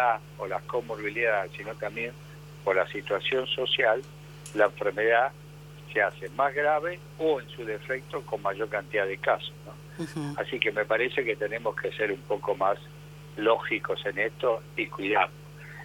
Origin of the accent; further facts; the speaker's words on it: Argentina; Y bueno, somos argentinos